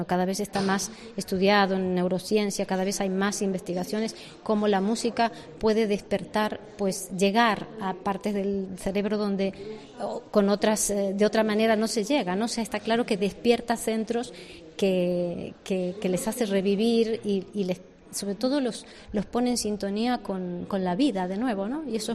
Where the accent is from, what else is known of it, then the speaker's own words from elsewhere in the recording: Argentina; accent: Argentine; moved away; la tenía lejos, porque yo soy argentina, ya se nota por mi acento, ¿no?